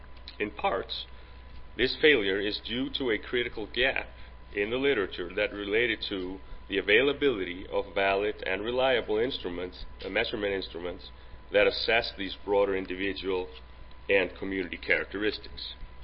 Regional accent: Iceland; English is a second language; I'm from Iceland in Europe, in case you're thinking about the accent, which is always the case.

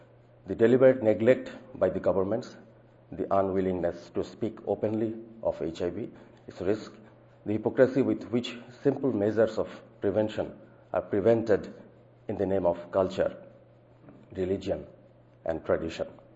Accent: Bangladesh; As you see that, you know, I'm from Bangladesh. It's a lovely country with a lot of story of success and as well as failure.

